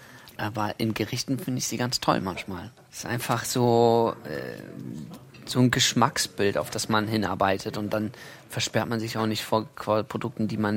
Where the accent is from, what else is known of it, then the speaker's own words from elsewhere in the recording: Northern Germany, Germany; Also es war für mich als Norddeutscher immer schon irgendwo reizvoll, hier wieder herzukommen